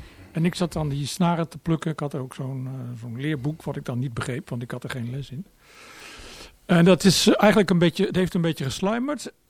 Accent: Gorinchem, South Holland, Netherlands; ging ik dan op gitaarles in Gorinchem, waar ik opgroeide in die tijd.

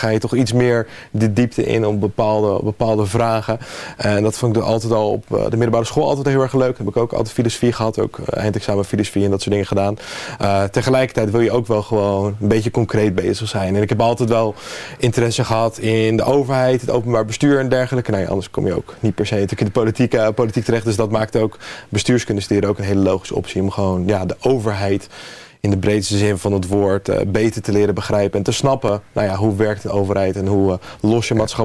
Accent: Berkel en Rodenrijs, South Holland, Netherlands; ik ben eigenlijk wel een Lansingerlander. ik ben natuurlijk, ondanks dat ik ben opgegroeid in Roderijs. Ik heb altijd wel, ik ging naar school op Melachtenbergse Hoek.

